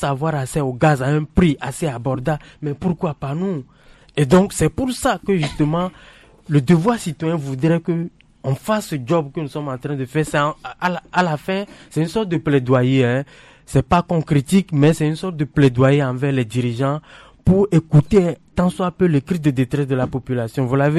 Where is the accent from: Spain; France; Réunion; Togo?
Togo; ça fait quand même mal en tant que Togolais d'entendre qu'au Bénin, au Burkina, c'est pas de la comparaison, mais c'est des faits